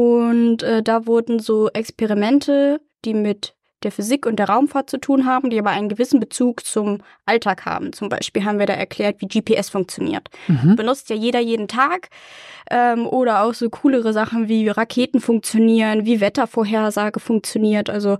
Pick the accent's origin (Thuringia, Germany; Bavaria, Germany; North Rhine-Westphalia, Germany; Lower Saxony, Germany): Lower Saxony, Germany; Ich komme aus Niedersachsen, da gibt es ein paar andere Schulfächer als hier in NRW.